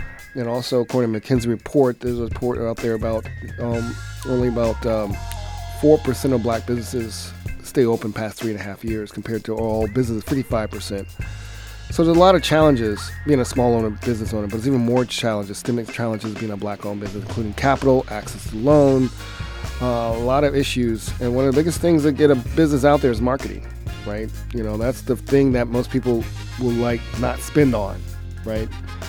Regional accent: Atlanta, Georgia, United States; now in Milwaukee, United States; I'm originally from Atlanta, and you go to Atlanta, it's a different environment for black businesses

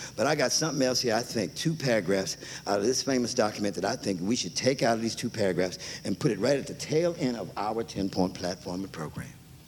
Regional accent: Oakland, California, United States; We lived up in North Oakland. Merritt College is in North Oakland. We're four blocks from the Berkeley city limits in North Oakland.

